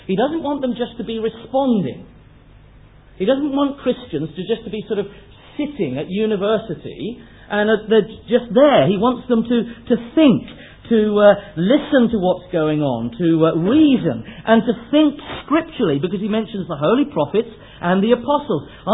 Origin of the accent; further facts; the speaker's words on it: England, United Kingdom; And then, almost without thinking, I replied, Madam, I'm English.